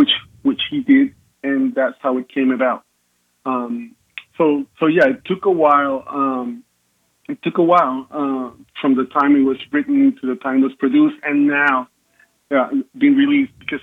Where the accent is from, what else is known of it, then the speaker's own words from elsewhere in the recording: Puerto Rico; now in New York City, United States; I am from Puerto Rico, a filmmaker that lives in New York City at the moment.